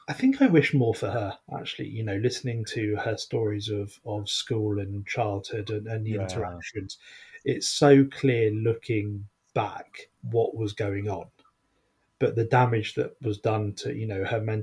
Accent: United Kingdom

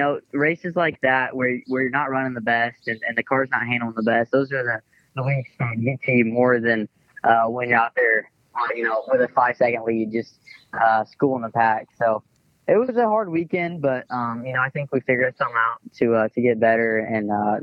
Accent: Indiana, United States; You know, I'm a dirt racing guy. I grew up racing dirt in Indiana, sprint cars, modifieds.

